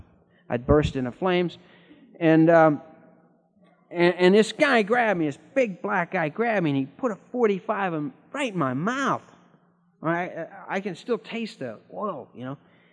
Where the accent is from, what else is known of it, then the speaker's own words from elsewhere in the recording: Midwest, United States; We're all from the Midwest.